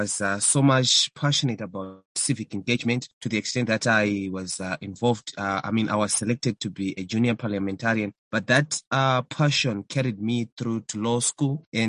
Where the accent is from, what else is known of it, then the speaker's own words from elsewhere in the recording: Mutare, Manicaland, Zimbabwe; now in Harare, Zimbabwe; There's a day I was traveling to from Mutare, my hometown in Zimbabwe, here to Harare, the capital city.